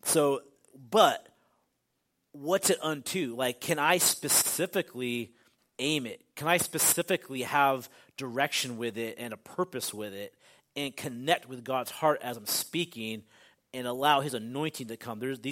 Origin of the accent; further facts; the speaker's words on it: Northwest, United States; It's not, I'm from the Northwest, and you never even hear the sermons on the radio that you hear here, there.